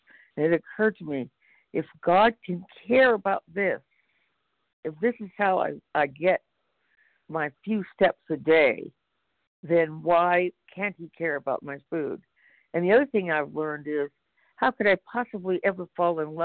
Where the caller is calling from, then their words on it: California, United States; from California.